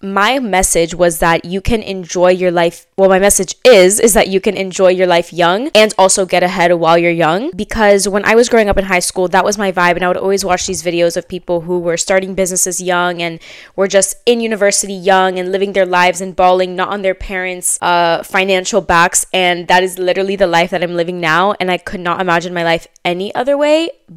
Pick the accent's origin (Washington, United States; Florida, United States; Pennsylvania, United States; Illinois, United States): Florida, United States; Miami; I grew up in Miami, so 16 is the working age.